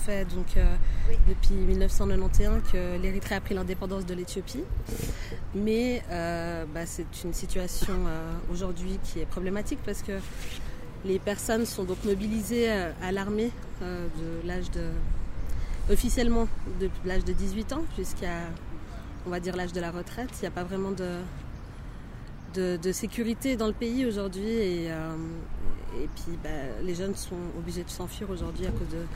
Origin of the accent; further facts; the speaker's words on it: Geneva, Switzerland; born there; Et je suis née à Genève.